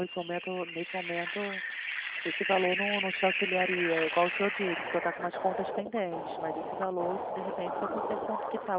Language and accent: Portuguese; Rio de Janeiro, Brazil; só que eu não sou de São Paulo não, tá? Eu sou do Rio de Janeiro